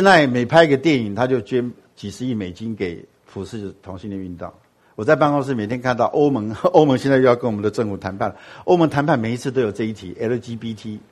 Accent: Taiwan; 我们台湾人有两种东西好骗

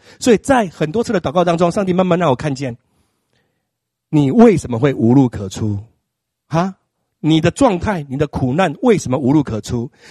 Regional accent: Shalu, Taichung, Taiwan; born there; 我出生在台中县沙鹿镇一个妓女户，叫双喜妓女户。我们家是公仓啊

